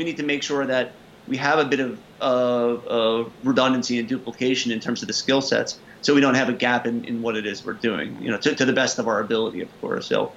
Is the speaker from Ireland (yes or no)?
no; New York, United States; I'm a New Yorker by background, a little bit more assertive, you might say.